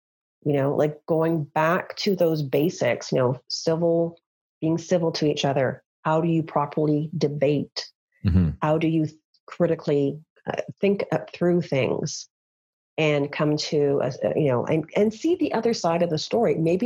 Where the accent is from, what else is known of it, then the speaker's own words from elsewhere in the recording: Canada; I think because we're Canadian, you know, the Canadians have a very strict, journalism laws